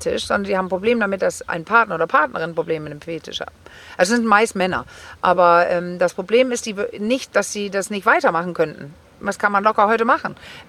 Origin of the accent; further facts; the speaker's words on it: Denmark; ich bin Dänin.